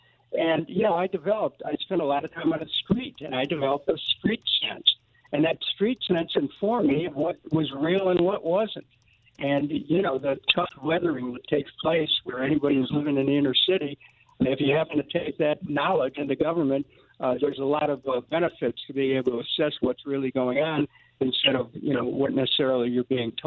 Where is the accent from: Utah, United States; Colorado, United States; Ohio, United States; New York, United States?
Ohio, United States; Cleveland; I grew up in Cleveland, the oldest of seven children.